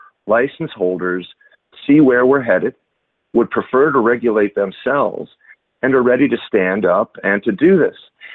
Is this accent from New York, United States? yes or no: yes; New York, United States; I'm a dad. I've got three great kids. I grew up in New York.